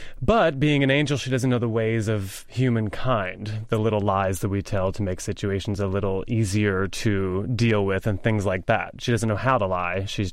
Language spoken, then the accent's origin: English; Philadelphia, Pennsylvania, United States; now in San Francisco, United States; No, I'm from Philadelphia, actually. Okay. Yeah. I came out here first to work with 42nd Street Moon on the show.